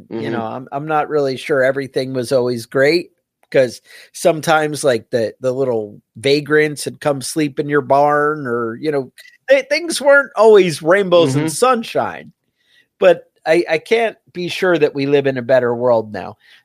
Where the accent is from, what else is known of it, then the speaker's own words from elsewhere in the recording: Woodstock, New York, United States; growing up near Woodstock and everybody was like